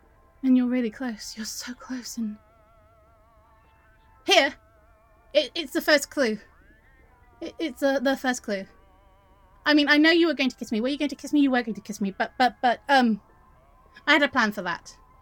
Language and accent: English; England, United Kingdom; I'm English. I always have an umbrella.